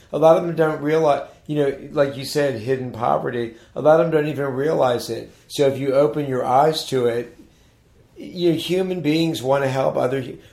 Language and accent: English; United States; Well, I grew up in Montgomery County, and I was attracted to the political arena